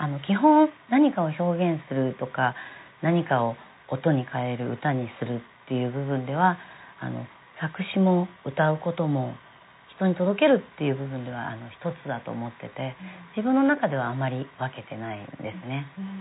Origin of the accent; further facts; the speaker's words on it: Okazaki, Aichi, Japan; now in Chofu, Japan; 愛知県の岡崎市というところです、